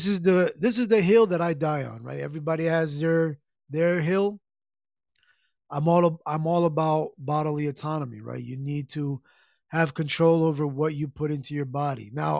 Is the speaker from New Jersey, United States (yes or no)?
yes; New Jersey, United States; born there; I was born in Jersey, New Jersey, and we like to walk around in hoodies, man.